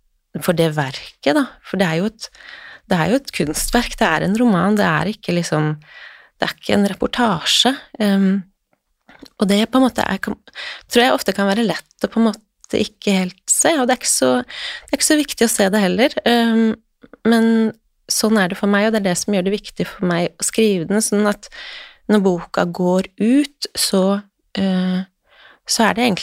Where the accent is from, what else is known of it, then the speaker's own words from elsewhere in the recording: Finnmark, Norway; jeg vokste opp ved Tanaelva i Finnmark